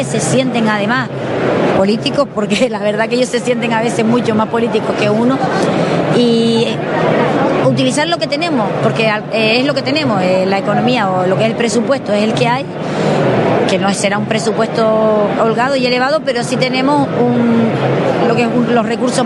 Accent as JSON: {"language": "Spanish", "region": "Canary Islands", "country": "Spain", "said": "Yo, bueno, como buena majorera"}